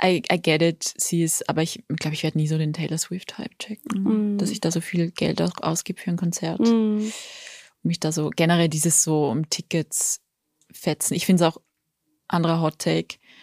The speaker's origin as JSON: {"language": "German", "region": "Upper Austria", "country": "Austria", "said": "ich bin ja aus Oberösterreich"}